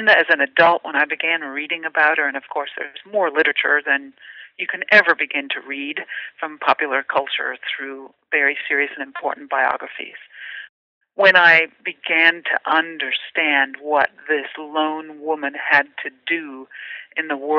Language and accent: English; United States; also born or lived in United Kingdom; I was a girl, though I'm an American. I moved to Britain with my parents when I was 16 months old, so I lived there until I was 11.